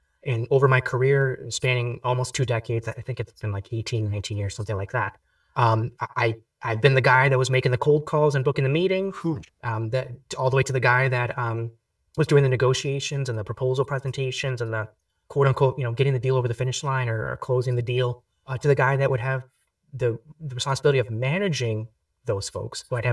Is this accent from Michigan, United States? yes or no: yes; Michigan, United States; I grew up in Michigan, so we had a lot of snow.